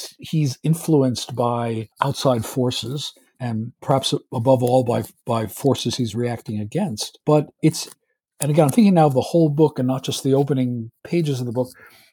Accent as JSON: {"language": "English", "region": "New York", "country": "United States", "said": "I'm from New York, so 1970 is a very long time ago."}